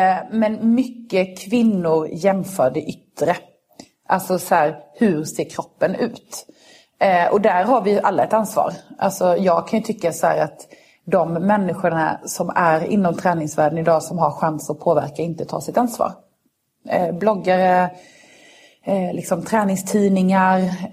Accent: Karlshamn, Blekinge, Sweden; hemma i Karlshamn eller om det var ett

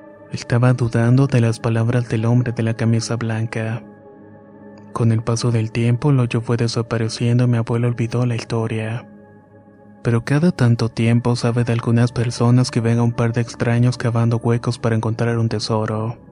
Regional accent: Guanajuato, Mexico; me gustaría decir que soy originario de Guanajuato

